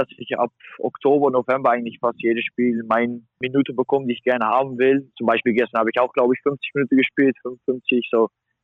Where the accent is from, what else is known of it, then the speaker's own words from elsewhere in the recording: Netherlands; German is a second language; now in Germany; Hamm ist auch nur 2,5 Stunden weg von meiner Heimat in Holland.